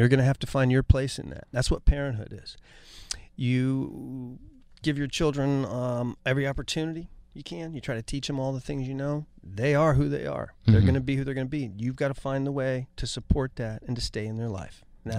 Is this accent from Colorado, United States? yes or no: no; Ohio, United States; born or raised there